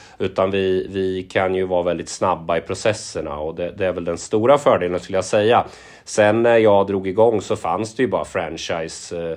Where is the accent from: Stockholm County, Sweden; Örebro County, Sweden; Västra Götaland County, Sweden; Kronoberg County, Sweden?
Örebro County, Sweden; Kumla; Ja, jag är uppväxt i Kumla faktiskt. Så att jag gick mäklarutbildningen ner i Malmö 2009-2011. Sen flyttade jag tillbaka